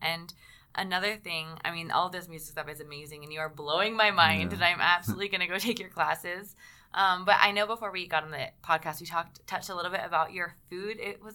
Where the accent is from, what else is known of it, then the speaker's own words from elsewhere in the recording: California, United States; I grew up in California.